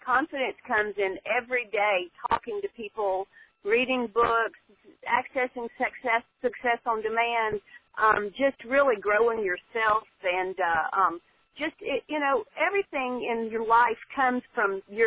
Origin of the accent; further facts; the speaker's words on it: Nashville, Tennessee, United States; I'm from Nashville, Tennessee